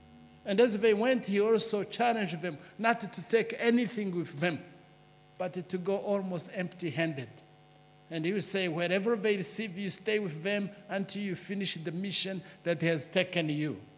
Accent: Rwanda; As I said, I come from Rwanda, from an Anglican church, where we have about 1.2 million members in the Anglican church.

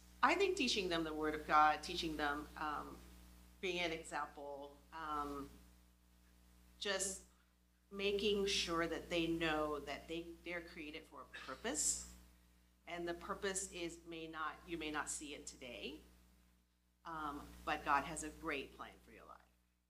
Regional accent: Zimbabwe; Just like we're from Zimbabwe.

